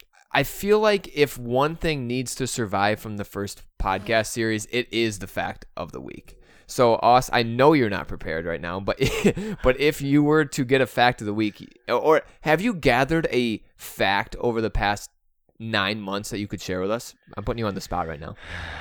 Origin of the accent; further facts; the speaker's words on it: Michigan, United States; I watched every single Detroit Tigers game and every single San Diego Padres game this year, and I'm from Michigan, okay?